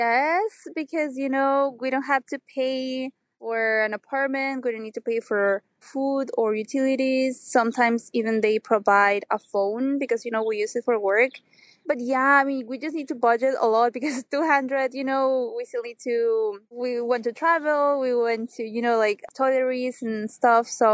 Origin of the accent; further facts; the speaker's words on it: Mexico; English is a second language; now in New York City, United States; I'm from Mexico